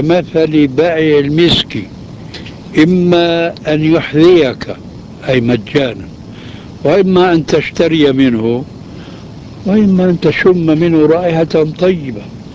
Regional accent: Syria; هذه بسموها عندنا في سوريا برازيت، يعني تشويش.

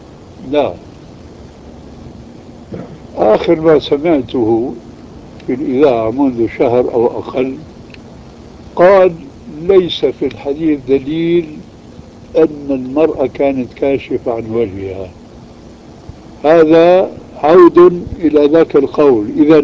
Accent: Syria; عندنا في سوريا

